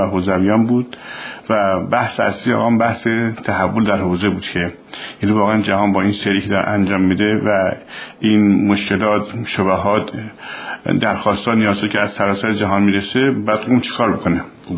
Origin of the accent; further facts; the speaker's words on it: Qom, Iran; خب ما اهل قم هستیم، یادمون سابقه قم رو.